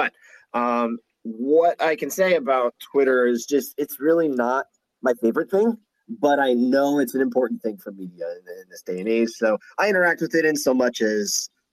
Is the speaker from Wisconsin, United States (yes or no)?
no; New Jersey, United States; Oh, Jersey, all my life, North Jersey.